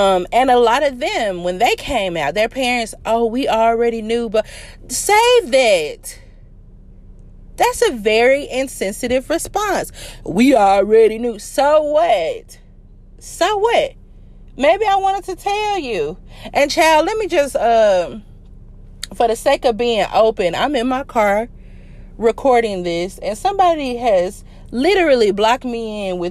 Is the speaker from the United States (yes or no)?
yes; the South, United States; I'm from the South. I was raised Catholic.